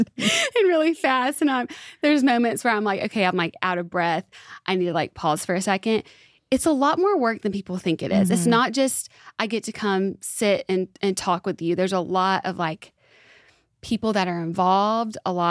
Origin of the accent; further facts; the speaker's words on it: Alabama, United States; But I'm originally from Alabama.